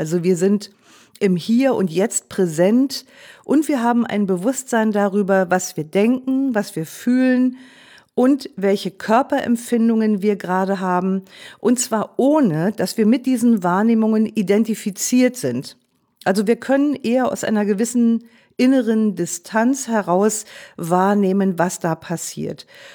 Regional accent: Germany; denn als Deutsche sind wir ja immer sehr genau

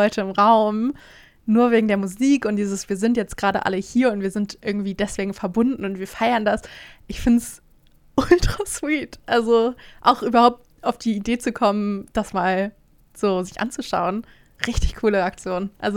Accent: Bremen, Germany; ich komme aus Bremen

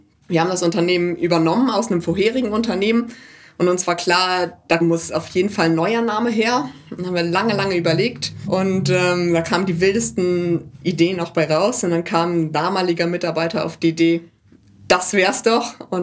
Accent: Lower Saxony, Germany; Ich komme tatsächlich aus Norddeutschland, aus der Lüneburger Heide.

